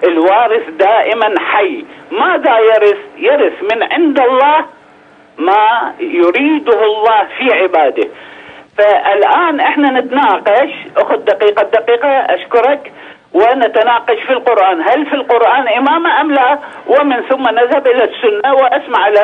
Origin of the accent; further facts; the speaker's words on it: Saudi Arabia; لا أنا أكيد من السعودية.